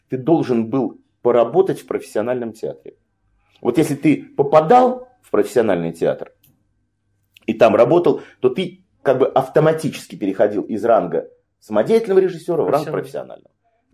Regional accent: Volsk, Saratov Oblast, Russia; я сам из Вольска, я приехал на каникулы

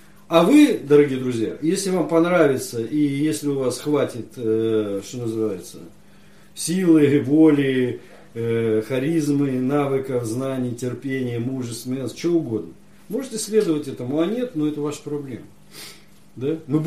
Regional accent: Russia; почему я, русский россиянин, вдруг исповедую русскую культуру и традицию?

